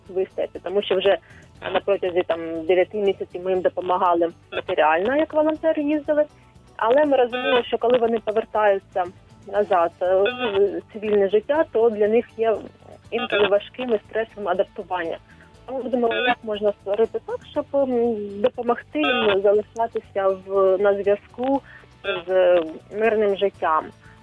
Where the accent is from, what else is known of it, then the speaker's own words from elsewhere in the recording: Dnipro, Dnipropetrovsk Oblast, Ukraine; от і я з Дніпропетровська